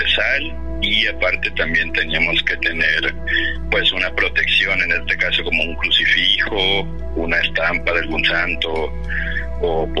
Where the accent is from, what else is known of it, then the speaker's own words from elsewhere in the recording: Xalapa, Veracruz, Mexico; Yo soy originario de Jalapa, Veracruz